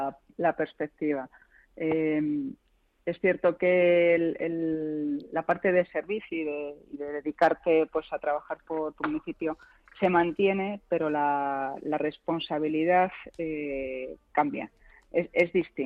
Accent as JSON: {"language": "Spanish", "town": "San Lorenzo de El Escorial", "region": "Community of Madrid", "country": "Spain", "tie": "born or raised there", "said": "Sí, yo nací en San Lorenzo y he vivido siempre aquí."}